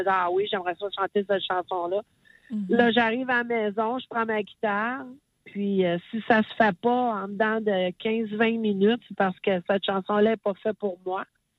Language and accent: French; Quebec, Canada; plus que chez nous au Québec.